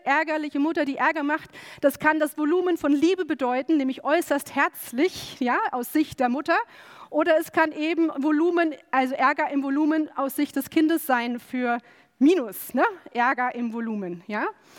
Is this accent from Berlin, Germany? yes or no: no; Bavaria, Germany; born there; was kann ich denn dafür, dass ich ausgerechnet im schönen Bayern und deswegen eine höhere Zahl habe